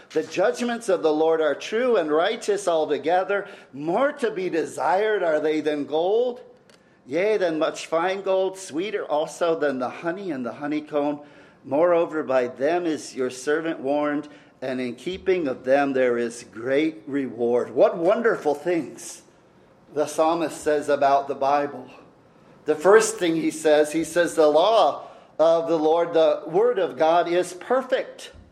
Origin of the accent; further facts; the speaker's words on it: Illinois, United States; also born or lived in Chicago; I was brought up in Illinois and lived near Chicago, was born in Chicago, and I went to see the Sears Tower.